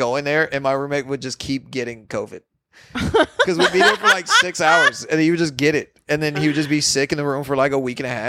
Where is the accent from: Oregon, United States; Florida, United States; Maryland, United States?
Florida, United States; I'm from Florida. I have asthma.